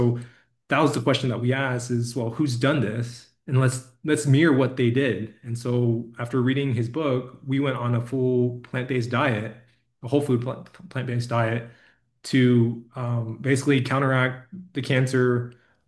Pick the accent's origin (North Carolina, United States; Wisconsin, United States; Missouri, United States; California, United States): Missouri, United States; I grew up in Missouri, and I moved to Texas in 2016.